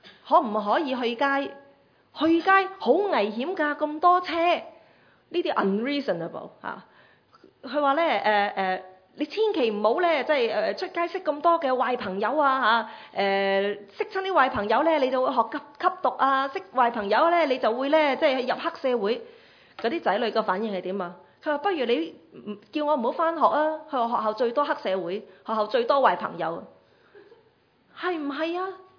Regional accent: Guangdong, China; 我哋广东人好喜欢叫人死的

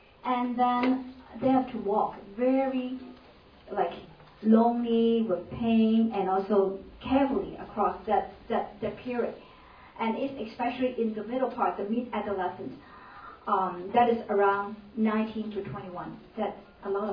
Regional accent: Hong Kong; born there; I'm a Chinese that I was born in Hong Kong, and I am sure I am a girl, okay, a woman.

